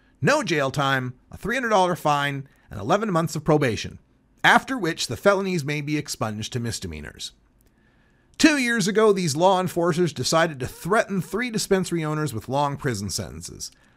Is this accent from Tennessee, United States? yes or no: no; Boise, Idaho, United States; So many patients from my hometown Boise, Meridian, Nampa, Caldwell, Idaho Metroplex would drive less than an hour eastbound on I-84 to visit Oregon doctors